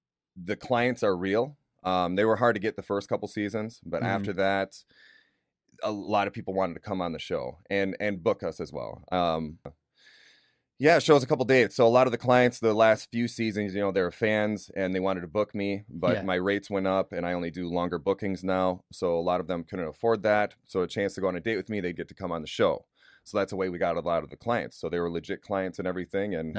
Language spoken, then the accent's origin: English; Wisconsin, United States; now in California, United States; I'm originally from Wisconsin.